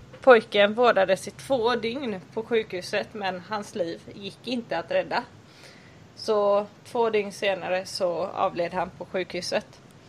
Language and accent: Swedish; Gothenburg, Västra Götaland County, Sweden; det är faktiskt i Göteborg, stadsdelen Kortedala. Så jag måste säga att det här är jag växt upp och det här är väldigt nära där jag växte upp faktiskt